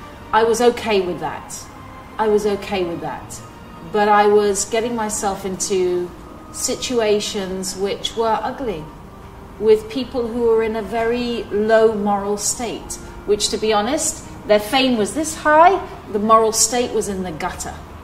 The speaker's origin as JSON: {"language": "English", "region": "London", "country": "United Kingdom", "tie": "born there", "said": "I've been Muslim since 2010. I wasn't born Muslim, guess what? I was born in London to parents who had lost their faith."}